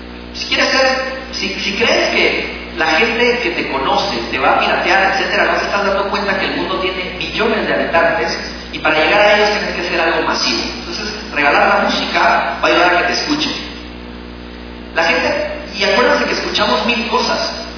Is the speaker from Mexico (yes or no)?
no; Guatemala; cuando yo llego y digo que soy guatemalteco